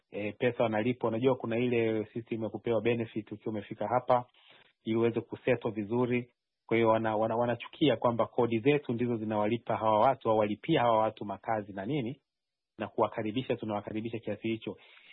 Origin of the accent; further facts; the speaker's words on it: Tanzania; now in United Kingdom; Kwao ni kama watoto wetu hawa, mimi nimetoka Tanzania.